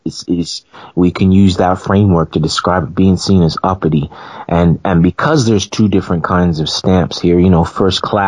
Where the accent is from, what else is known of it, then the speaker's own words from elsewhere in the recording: Canada; now in United Kingdom; I was raised in Canada, and if you went to a restaurant and you were served cold food, you would say, hey, man, my food is cold.